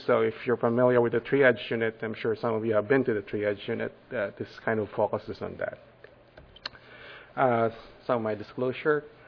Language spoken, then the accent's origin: English; Sacramento, California, United States; I'm from Sacramento, and I'm the chair for the preterm labor assessment toolkit for the March of Dimes.